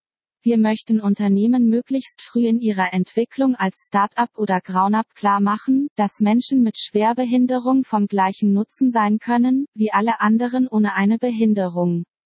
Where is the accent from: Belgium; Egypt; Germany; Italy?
Germany; born there; moved away; Ich hätte ja genug Nachteile als Ausländerin. Ich bin gebürtige Deutsche